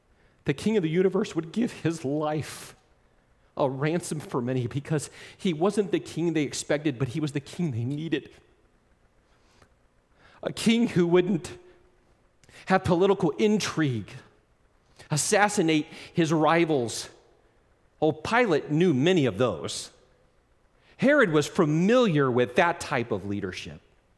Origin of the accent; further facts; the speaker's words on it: Ohio, United States; born there; By the way, it seems like I was born in Ohio.